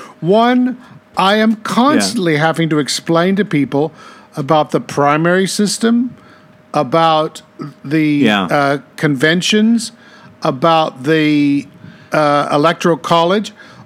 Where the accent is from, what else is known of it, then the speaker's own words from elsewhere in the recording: Canada; accent: Canadian; For 8 years, told people I wasn't American. And I'm dusting off my Canadian accent, eh?